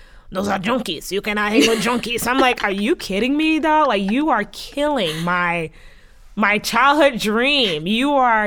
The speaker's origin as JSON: {"language": "English", "country": "United States", "tie": "born or raised there", "said": "yeah, I was born in the States, I grew up in the States, but my home was Haiti."}